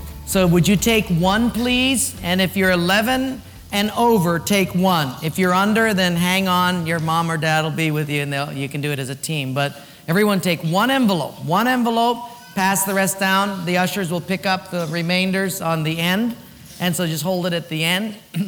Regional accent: Hilo, Hawaii, United States; I'm from Hilo. A map in color is new.

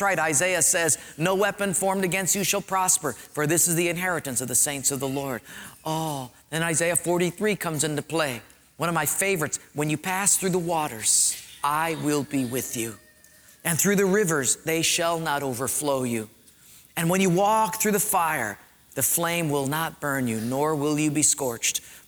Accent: Honolulu, Hawaii, United States; I was raised in Palolo Valley. We were very poor.

